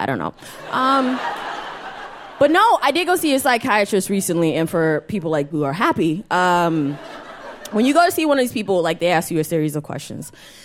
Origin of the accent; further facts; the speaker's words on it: New York, United States; Because like, I'm from New York